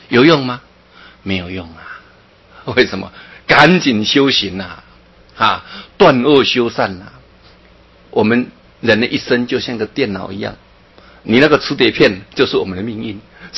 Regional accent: Taiwan; 我小时候真的日子过得很苦，我们乡下长大，对吧？光复那一年生的，

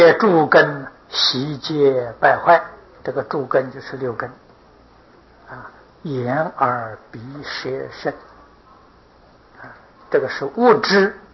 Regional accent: China; 我们中国人俗话所谓的“生不带来，死不带去”，一样都带不去。

